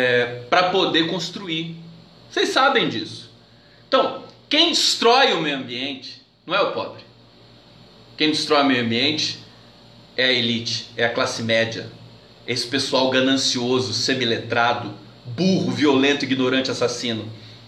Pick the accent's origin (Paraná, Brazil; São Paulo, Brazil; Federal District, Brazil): São Paulo, Brazil; Caçapava; Eu sou aqui do Vale do Paraíba, vocês sabem, né? Caçapava e tal.